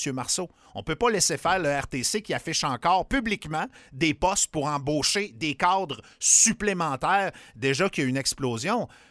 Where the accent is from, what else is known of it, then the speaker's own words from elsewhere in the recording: Quebec City, Quebec, Canada; J'ai grandi à Québec à une certaine époque